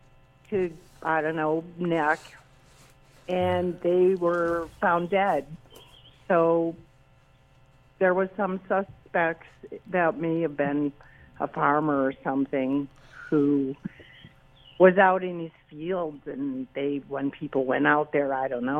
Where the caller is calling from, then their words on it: New York, United States; I'm calling from the Catskills in New York.